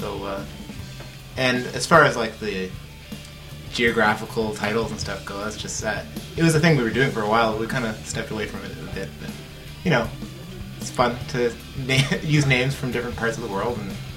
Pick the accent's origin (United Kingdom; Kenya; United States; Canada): Canada; Waterloo, Ontario; We're all from Waterloo. We all grew up here, so, you know, we're pretty tied to the city emotionally, too.